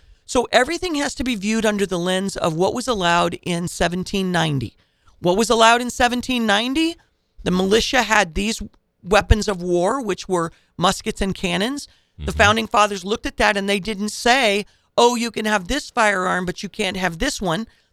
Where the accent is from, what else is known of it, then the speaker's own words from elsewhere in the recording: Illinois, United States; also born or lived in Indiana; I was born in Indiana. I'm an Illinoisan through and through.